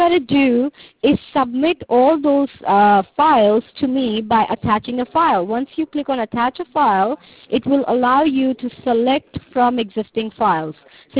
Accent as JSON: {"language": "English", "region": "New York", "country": "United States", "said": "I am originally from New York."}